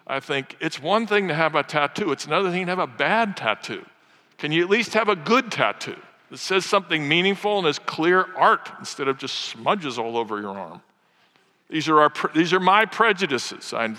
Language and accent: English; St. Louis, Missouri, United States; I come from St. Louis, and unlike places like Birmingham, which offer choice, you can either love the Crimson Tide or the Auburn Tigers, you can choose.